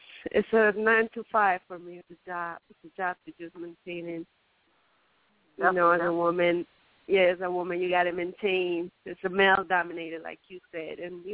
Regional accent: New York, United States; maybe I'm from New York, so a lot of people come here to make their dreams come true

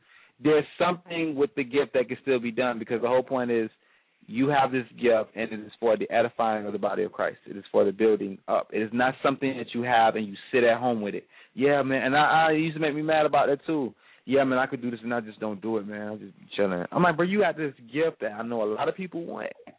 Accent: Jacksonville, Florida, United States; I'm from Jacksonville.

